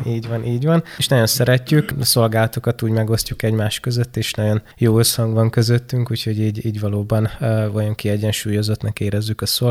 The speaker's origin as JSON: {"language": "Hungarian", "town": "Izsnyéte", "region": "Zakarpattia Oblast", "country": "Ukraine", "tie": "born or raised there", "also_born_or_lived": "Mukachevo", "said": "Rólam azt lehet tudni, hogy Munkácson születtem, 1994-ben, és Munkácshoz közeli településen nőttem fel, Izsnyétén."}